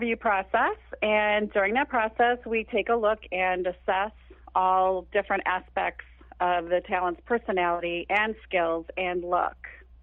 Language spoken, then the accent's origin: English; Buffalo, New York, United States; Well, because I grew up in Buffalo, our corporate office is in Buffalo, New York.